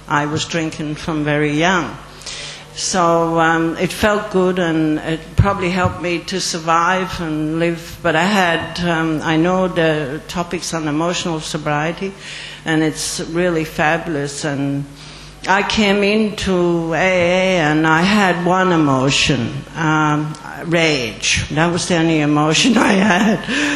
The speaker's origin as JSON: {"language": "English", "region": "Queensland", "country": "Australia", "also_born_or_lived": "Ireland", "said": "I come from Queensland in Australia. I was born in Ireland"}